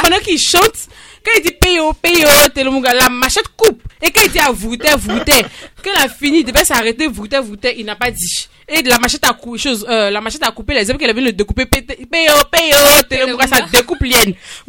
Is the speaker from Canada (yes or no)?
no; Niakara, Vallée du Bandama, Côte d’Ivoire; Moi, je suis née à Niakara et j'ai fait ma classe de CP1 et CP2 là-bas. Ça m'a permis de m'imprégner de ma culture et de connaître ma langue maternelle.